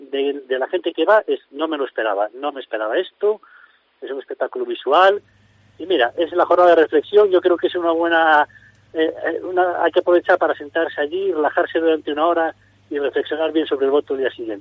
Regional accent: Ponferrada, Castile and León, Spain; Mira, cuando vamos fuera de aquí nadie se cree que somos de Ponferrada.

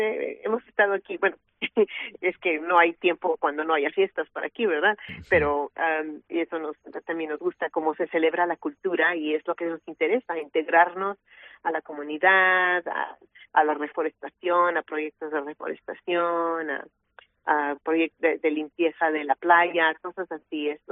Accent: Mexico; Bueno, para mí el español castellano es mi idioma natal de México.

